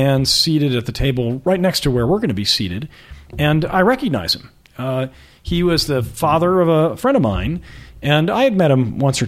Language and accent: English; Boston, Massachusetts, United States; moved away as an adult; now in New York City, United States; I was raised in the Boston area. And I moved to New York City at the age of 25.